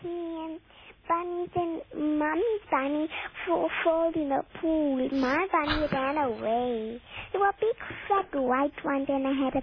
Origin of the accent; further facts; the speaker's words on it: Cape Town, Western Cape, South Africa; I came from Cape Town and I was a cute baby.